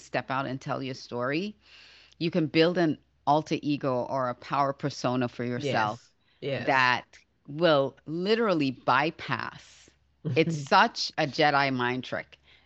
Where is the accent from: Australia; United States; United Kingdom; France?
Australia; just as I was sharing my story growing up in Australia